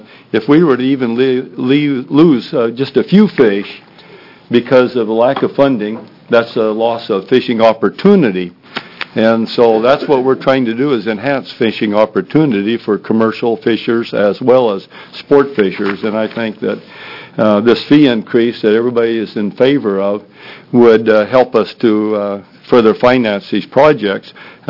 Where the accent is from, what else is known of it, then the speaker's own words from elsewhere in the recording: Pacific City, Oregon, United States; I represent Pacific City Dorymen's Association. I'm from Pacific City.